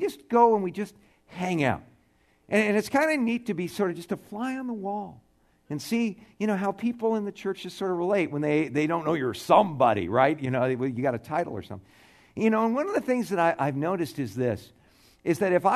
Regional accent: Tucson, Arizona, United States; hey, I'm from Tucson, Arizona. I don't even live here, but I'm here as fellowship.

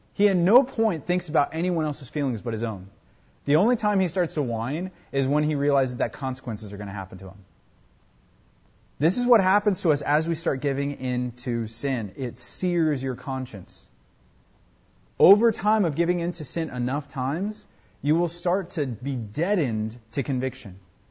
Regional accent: United States; And as an American, I was like, yeah, that is so disgusting.

